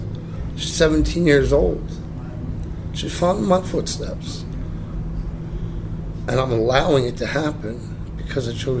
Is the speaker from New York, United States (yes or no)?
no; Toms River, New Jersey, United States; I'm from Orange County, Toms River.